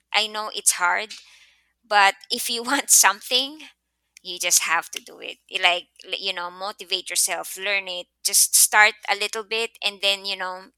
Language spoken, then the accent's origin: English; Calabarzon, Philippines; Yeah, I'm actually from a province in the Philippines called Laguna. It's like an hour away from Manila.